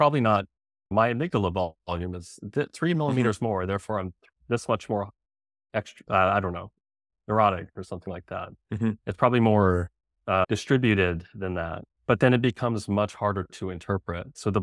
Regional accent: Albuquerque, New Mexico, United States; moved away as an adult; I went to college in my hometown of Albuquerque. I moved to the Northeast.

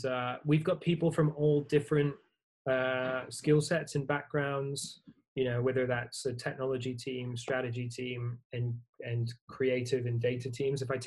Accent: Canada; now in United States; I grew up in Canada and then in the US, lived here for 17 years.

